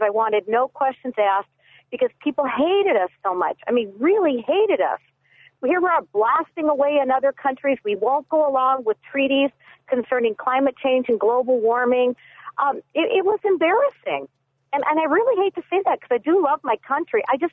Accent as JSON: {"language": "English", "country": "Germany", "also_born_or_lived": "United States", "second_language": "English", "said": "I am dual language. I'm German, and I'm also an American."}